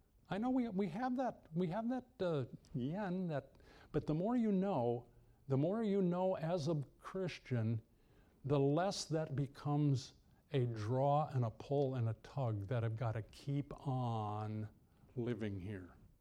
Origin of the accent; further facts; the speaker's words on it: Midwest, United States; growing up in the Midwest in the cold winter's day, as a kid, it's fun to breathe.